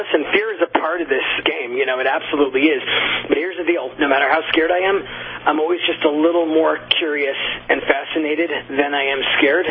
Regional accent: Long Island, New York, United States; You know, I grew up on Long Island on the East Coast, and I just remember when I was a little kid, whenever a hurricane would come up toward the islands

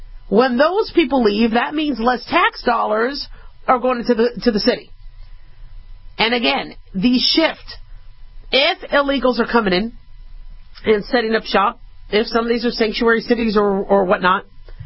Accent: Los Angeles, California, United States; So when you have Californians, and I'm from California. I was born in L.A., so I'm considered a Californian. But we have different cultures.

